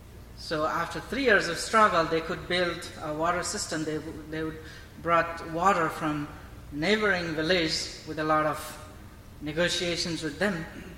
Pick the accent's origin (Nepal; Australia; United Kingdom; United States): Nepal; I'm from Nepal … working with MCC